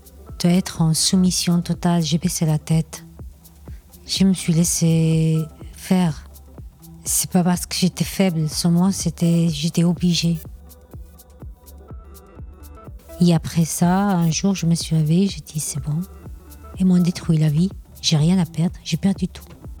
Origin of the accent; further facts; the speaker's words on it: Spain; now in France; je suis venue de l'Espagne, dans un pays que j'étais bien, moi.